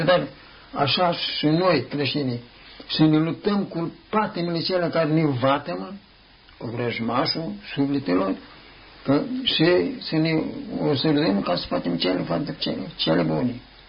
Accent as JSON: {"language": "Romanian", "country": "Romania", "said": "Noi, ca români născuți în țara noastră"}